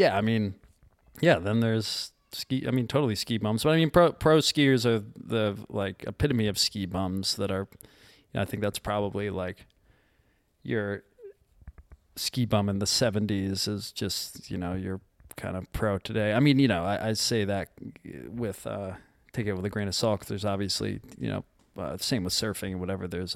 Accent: Block Island, Rhode Island, United States; I grew up on Block Island, Rhode Island, which is like this island 15 miles or 14 miles, I think it actually is, off the coast of Rhode Island

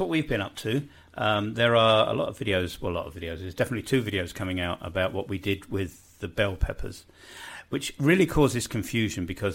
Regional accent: London, United Kingdom; I was a city boy. I grew up in West Kensington in London

